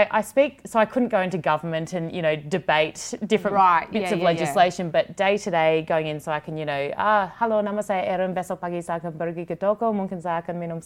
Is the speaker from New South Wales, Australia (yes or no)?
no; Canberra, Australian Capital Territory, Australia; born there; So I was born in Canberra, actually, so I always consider myself a Canberra girl, but went to 16 different schools, so moved all over